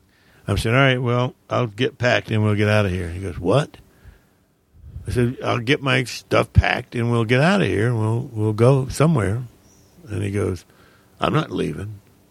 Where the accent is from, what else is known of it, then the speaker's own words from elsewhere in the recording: the South, United States; I grew up in the South. When a cop gives you a warning like that, you take it.